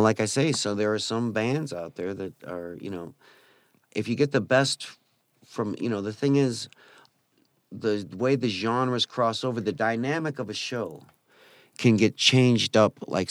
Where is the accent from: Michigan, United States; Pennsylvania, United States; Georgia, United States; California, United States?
Michigan, United States; Taylor; also born or lived in Detroit; now in Nebraska, United States; I was born in Detroit and grew up in Taylor.